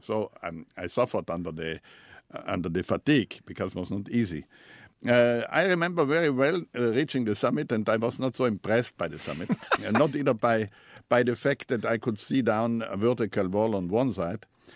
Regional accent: Trentino-Alto Adige, Italy; I grew up in the Dolomites, in one of the most beautiful groups of the Dolomites, in the Geislerspitzen, in German. In Italian, because it's an Italian-German community there. I am part of the German-speaking Italian north of Italy, of South Tyrol.

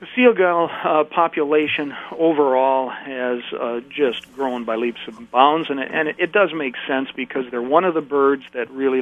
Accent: Shawano, Wisconsin, United States; when I was growing up in the Shawano area, and I have a cottage there yet

